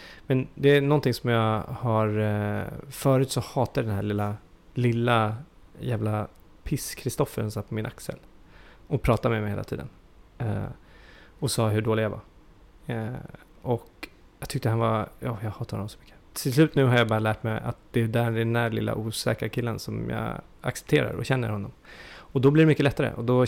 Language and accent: Swedish; Djursholm, Stockholm County, Sweden; Jag är 43 år gammal. Jag kommer från Djursholm.